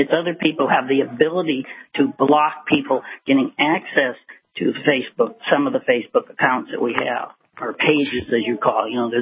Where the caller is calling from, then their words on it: Pocatello, Idaho, United States; I'm calling from Pocatello, Idaho.